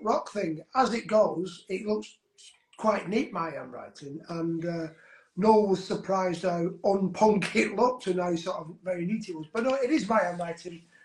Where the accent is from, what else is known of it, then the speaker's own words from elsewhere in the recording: Wigan, North West England, United Kingdom; because I'm from Wigan, I'm not from Manchester, I'm from Wigan, which is only 18 miles away, but it's not Manchester